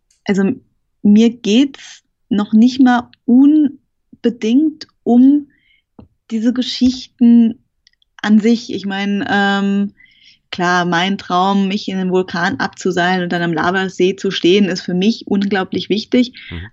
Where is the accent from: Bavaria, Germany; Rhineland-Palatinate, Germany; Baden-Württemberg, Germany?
Rhineland-Palatinate, Germany; Hochschule Kaiserslautern in der Pfalz, wo ich herkomme